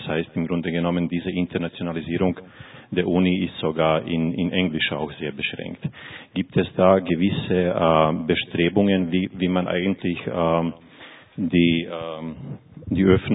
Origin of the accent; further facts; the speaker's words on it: Bosnia & Herzegovina; Ich komme aus Bosnien, habe ich ein Jahr Gymnasium gemacht.